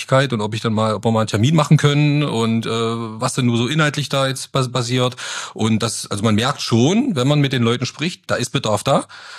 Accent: Zörbig, Saxony-Anhalt, Germany; wohnhaft komme ich aus Zürbig, ja. Also Stumsdorf liegt bei Zürbig.

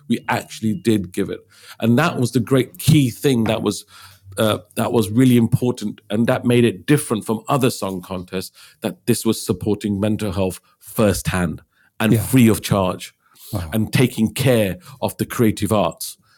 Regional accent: Liverpool, North West England, United Kingdom; So my background, I'm from Liverpool. My father came to Liverpool from India in 1964.

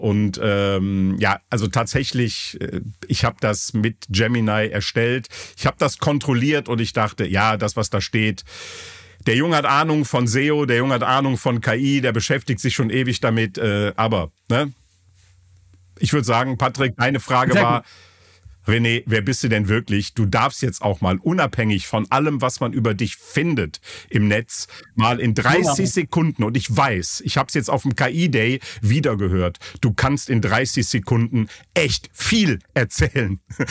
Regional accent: Cologne, North Rhine-Westphalia, Germany; born there; Ich bin in Köln geboren, du bist Kölner, ich war Leverkusener, bin ja immer noch Leverkusener vom Herzen her.

